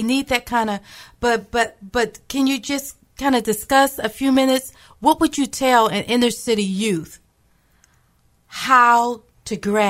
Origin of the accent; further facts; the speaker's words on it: Youngstown, Ohio, United States; I'm from Youngstown, Ohio, okay, and there's a lot of gangs.